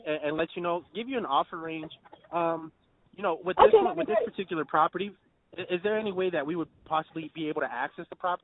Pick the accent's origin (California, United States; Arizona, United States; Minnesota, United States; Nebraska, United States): Arizona, United States; Yeah, we're from Arizona. If it gets under 60, we're freezing.